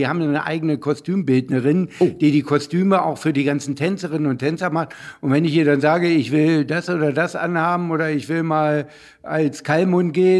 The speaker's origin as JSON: {"language": "German", "town": "Hanover", "region": "Lower Saxony", "country": "Germany", "said": "Aber ich möchte natürlich nochmal als Hannoveraner auf Hannover 96 zurückkommen."}